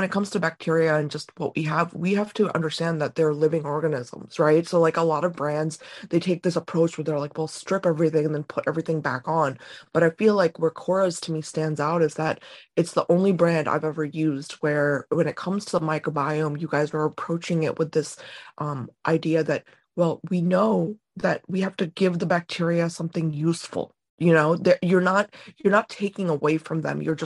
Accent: India; I'm Indian, right?

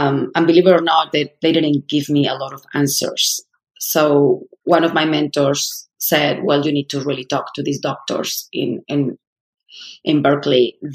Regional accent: Madrid, Community of Madrid, Spain; I'm from Spain. I'm from Madrid. I was part of the elite.

